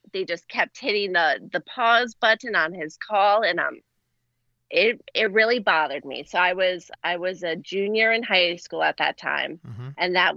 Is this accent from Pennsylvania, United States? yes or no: yes; Pennsylvania, United States; now in Charleston, United States; Pennsylvania.